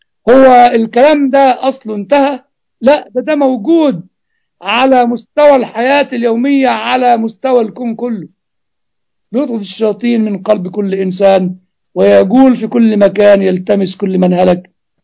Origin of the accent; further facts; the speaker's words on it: Egypt; لان انا مصري